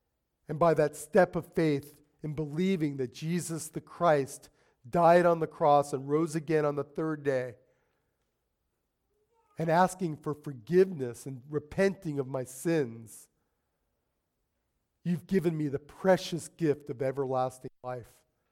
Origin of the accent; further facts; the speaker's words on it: Las Vegas, Nevada, United States; Listen, at that point in my life, growing up in Sin City, my life was a mess.